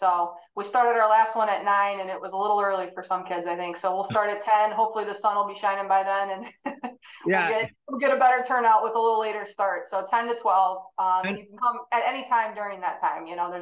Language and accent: English; Rochester, New York, United States; So I'm from the Rochester, New York area originally, so moved back to that area in the mid-2000s